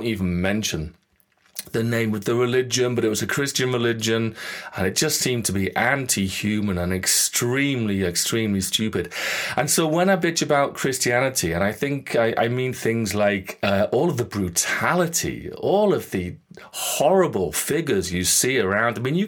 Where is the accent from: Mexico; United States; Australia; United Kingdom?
United Kingdom; I bitch about politics, and hey, I'm British.